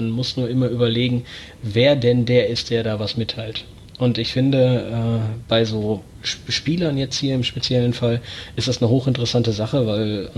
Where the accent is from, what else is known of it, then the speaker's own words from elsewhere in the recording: Herford, North Rhine-Westphalia, Germany; born there; ich bin 32 Jahre alt, bin gebürtiger Herforder. Das liegt für alle, die sich im Bielefelder Umland nicht so gut auskennen, quasi neben Bielefeld.